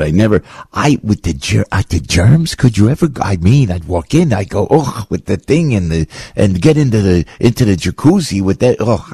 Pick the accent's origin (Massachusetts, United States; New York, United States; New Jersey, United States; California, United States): New Jersey, United States; Because, you know, I'm from Jersey. Let me see what Malibu's like.